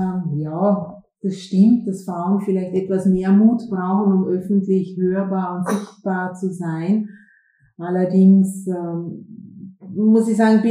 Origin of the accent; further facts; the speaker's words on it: Lustenau, Vorarlberg, Austria; Also ich bin aufgewachsen in Vorarlberg, in Lustenau und einer vielleicht ein bisschen ungewöhnlichen Familie